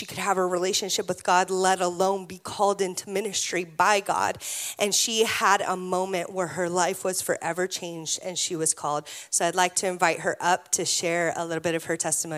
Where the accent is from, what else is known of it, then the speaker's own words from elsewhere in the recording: California, United States; So we are from California. Please do not boo me off the stage. We came here and we left our youth group there.